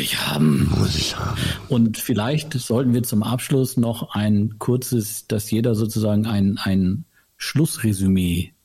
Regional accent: Osnabrück, Lower Saxony, Germany; Wir haben jetzt am 26. November in meiner Heimatstadt in Osnabrück haben wir eine ziemlich große Lesung.

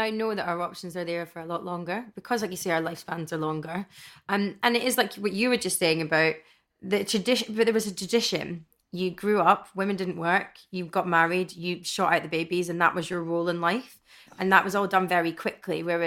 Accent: Glasgow, Scotland, United Kingdom; also born or lived in Stirling; Sterling and then Glasgow. Yeah, so I moved through Glasgow when I was about 11.

